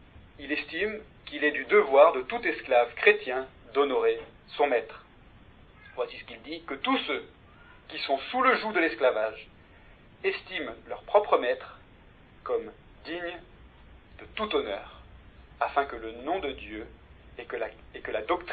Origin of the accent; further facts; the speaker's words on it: France; Il nous pose un problème en tant que Français.